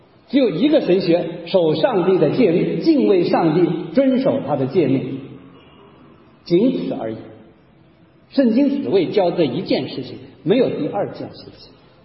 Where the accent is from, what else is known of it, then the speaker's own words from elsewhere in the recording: Hunan, China; 我来自湖南的，你今天走到韶山，我们湖南人讲